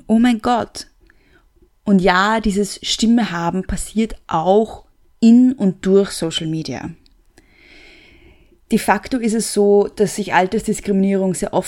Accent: Austria; Ich weiß, ich bin Österreicherin, ich soll's besser wissen

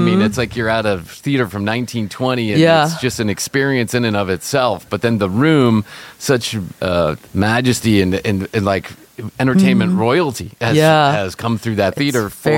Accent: Chicago, Illinois, United States; I grew up in Chicago, by the way, so I know

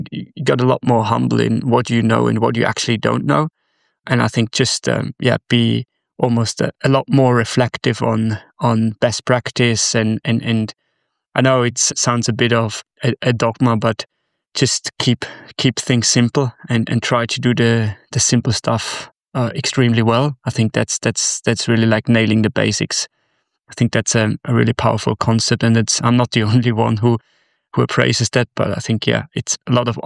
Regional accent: Austria; I'm from Austria, not Australia.

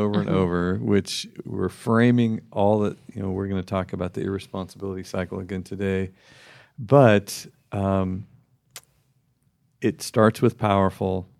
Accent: Redding, California, United States; Oh, like, we're from Redding.

